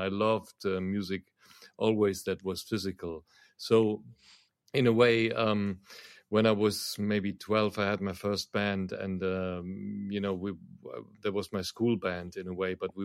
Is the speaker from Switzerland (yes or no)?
no; Düsseldorf, North Rhine-Westphalia, Germany; In my hometown in Düsseldorf